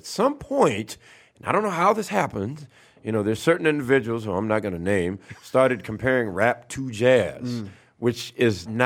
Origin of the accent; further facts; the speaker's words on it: New Orleans, Louisiana, United States; my hometown kind of helped. I apologize. I'm serious. When I was okay. in high school, I really was not into the New Orleans rap at all.